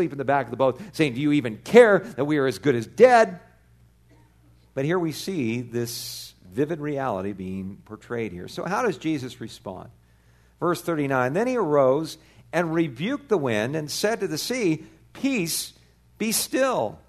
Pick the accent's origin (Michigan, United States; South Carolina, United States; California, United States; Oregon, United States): California, United States; Now again, growing up in Southern California, I'll tell you, one of the things we used to look forward to was the summer in Southern California